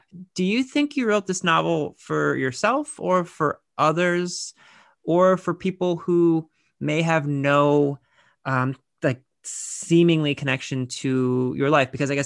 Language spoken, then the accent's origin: English; Lorain, Ohio, United States; I'm from Lorain, Ohio, where Toni Morrison is from.